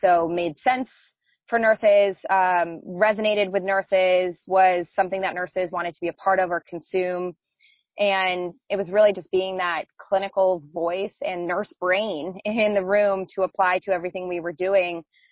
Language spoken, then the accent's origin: English; New Jersey, United States; moved away as an adult; now in California, United States; I'm originally from New Jersey. So, you know, was in New Jersey and then went to school in Philadelphia, and an opportunity arose for me to move out here to California right after nursing school.